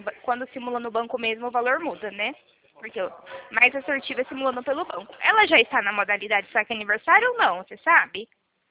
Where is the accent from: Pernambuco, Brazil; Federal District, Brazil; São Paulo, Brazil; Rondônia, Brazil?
São Paulo, Brazil; Presidente Prudente; Eu sou do interior de São Paulo, chama Presidente Prudente, a cidade.